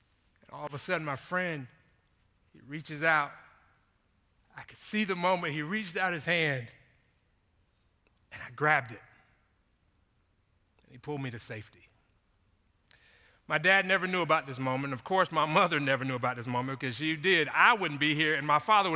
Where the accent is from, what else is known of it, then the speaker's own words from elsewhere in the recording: Jacksonville, Florida, United States; I grew up in Jacksonville, and so there was a pool called Moncrief Street Pool.